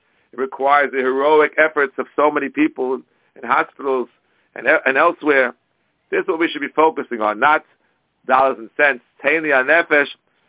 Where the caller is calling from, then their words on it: New York, United States; I'm speaking here from New York, the epicenter of the coronavirus.